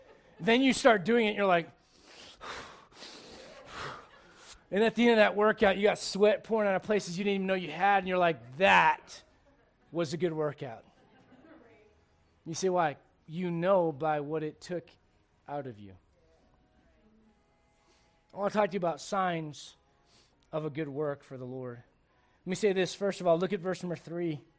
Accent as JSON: {"language": "English", "country": "United States", "said": "I'm an American, first off."}